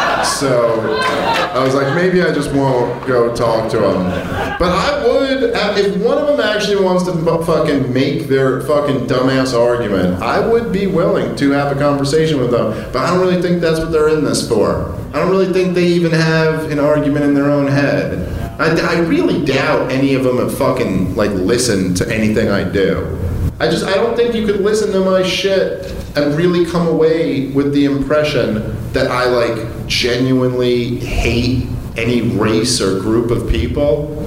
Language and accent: English; Brooklyn, New York, United States; I'm a Jew from Brooklyn, I don't want to just live amongst all white people, I only want like 80%.